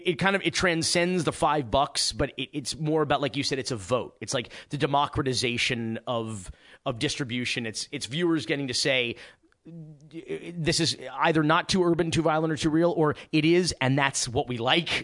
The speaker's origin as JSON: {"language": "English", "town": "Miami", "region": "Florida", "country": "United States", "said": "I'm from Miami."}